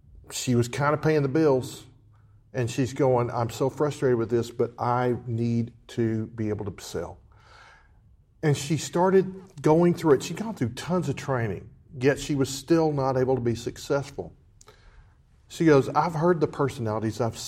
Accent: Texas, United States; accent: Texas; I know it's hard to understand sometimes with my Texas accent.

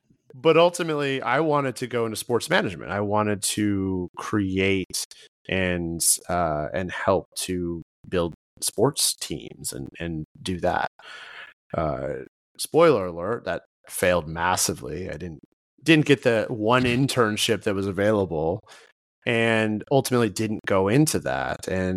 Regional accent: Wisconsin, United States; also born or lived in Atlanta, Georgia; I was born actually right outside Atlanta, Georgia, before being raised in Wisconsin.

